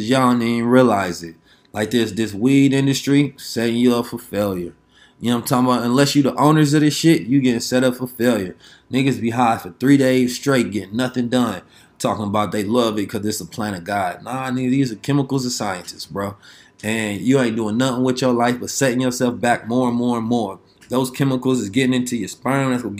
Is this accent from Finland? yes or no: no; Oakland, California, United States; And whatever game that I got, because I'm from Oakland, man, the city of game.